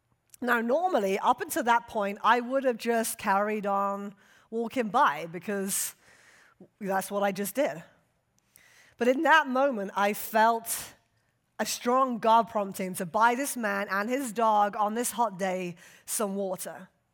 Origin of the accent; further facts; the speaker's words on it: United Kingdom; Now, he's a very handsome Puerto Rican, and I am a Brit, and so we like to affectionately refer to one another as